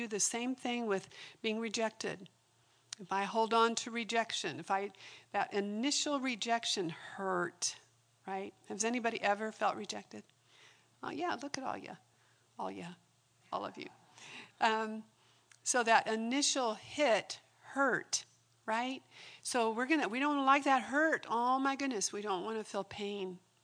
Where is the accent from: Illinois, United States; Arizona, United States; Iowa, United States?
Arizona, United States; also born or lived in Indiana; I grew up in Arizona, but when we lived here, until I was six, we had an old farmhouse.